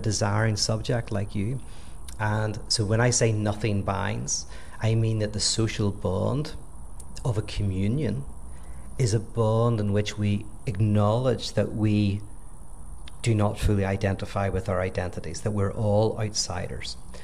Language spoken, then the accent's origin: English; Ireland; I'm Irish. My history and what it meant growing up here means something.